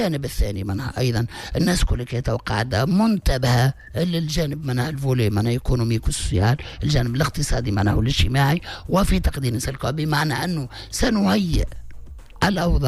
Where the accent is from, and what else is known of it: Tunisia